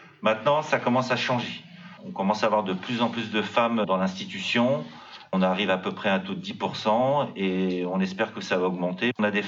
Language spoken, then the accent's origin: French; Grand Est, France; Oui, moi je suis de la Lorraine.